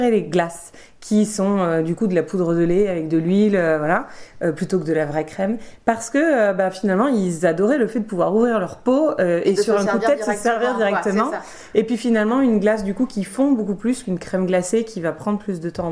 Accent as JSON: {"language": "French", "town": "Bayonne", "region": "Nouvelle-Aquitaine", "country": "France", "said": "Alors, en fait, moi, je viens de Bayonne."}